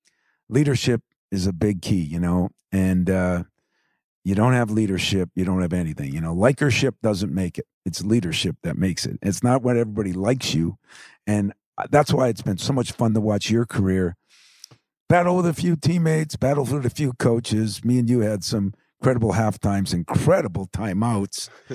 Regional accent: Michigan, United States; And here I'm from the UP, you know, and not a very diverse area.

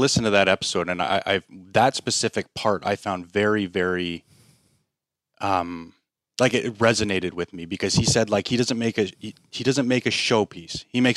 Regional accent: Canada; I'm from Canada.

